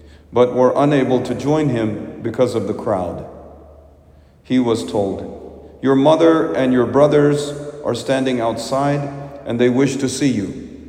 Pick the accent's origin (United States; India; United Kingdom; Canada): India; In my home country of India and other cultures, multiple families often lived and grew up in the same house.